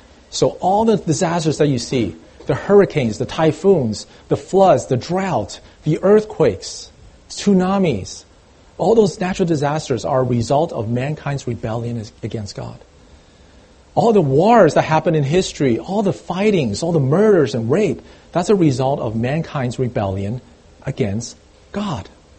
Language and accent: English; Taiwan; I remember when I was growing up in Taiwan, in our classrooms